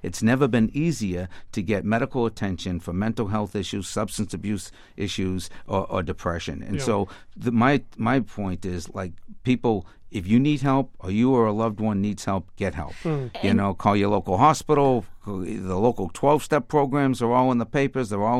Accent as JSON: {"language": "English", "town": "Cambridge", "region": "Massachusetts", "country": "United States", "tie": "born or raised there", "said": "I grew up in Cambridge. I was always on the outside of Harvard."}